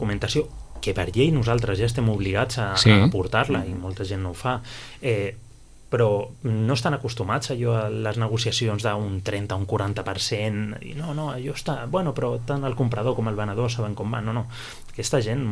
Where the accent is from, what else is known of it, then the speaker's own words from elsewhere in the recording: Sitges, Catalonia, Spain; Som persones de Sitges que no podem quedar malament amb ningú